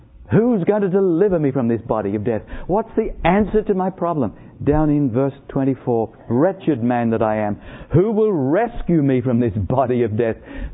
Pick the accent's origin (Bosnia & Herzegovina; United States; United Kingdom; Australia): Australia; Bless your heart, I'm an Irish Australian, you know.